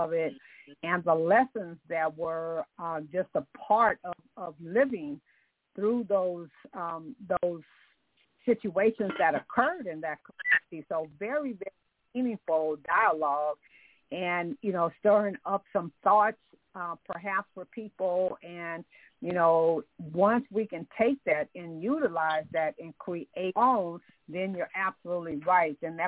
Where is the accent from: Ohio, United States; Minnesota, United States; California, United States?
California, United States; so like I'm from California, and there's a Koreatown